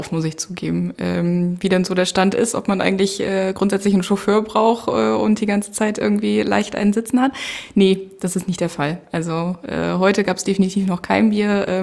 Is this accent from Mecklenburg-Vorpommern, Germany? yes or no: yes; Mecklenburg-Vorpommern, Germany; also born or lived in Potsdam, Germany; Also ich komme halt ursprünglich aus MV, nicht ganz aus Stralsund, sondern eher aus dem Hinterland, wie die Kollegen hier immer ganz liebevoll sagen. Bin dann zum Studium weg, war 4,5 Jahre in Potsdam. Und wollte unbedingt irgendwie wieder zurück in die Heimat.